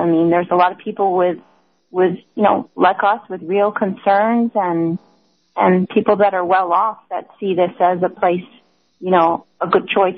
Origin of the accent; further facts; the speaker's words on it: United States; moved away; So, for example, I come from the United States, and that's a place where the internet is very developed here.